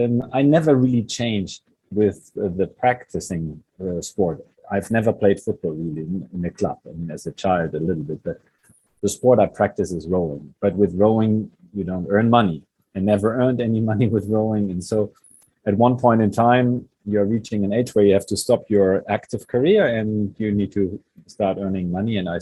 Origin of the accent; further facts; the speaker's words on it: Bremen, Germany; not so much where I grew up in Bremen, is always the same